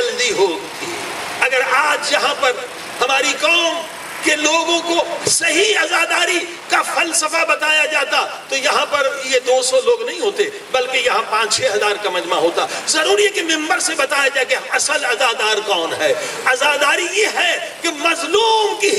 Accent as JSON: {"language": "Urdu", "country": "Pakistan", "said": "human rights کو بتائیں ہم پاکستانی ہیں، پاکستان کے لیے ننگ ہے"}